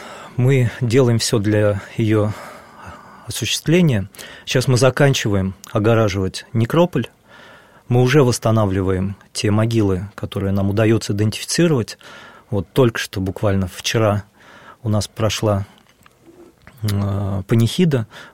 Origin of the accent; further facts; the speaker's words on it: Moscow, Russia; чтобы этот некрополь стал местом, где мы, неравнодушные москвичи, могли бы молиться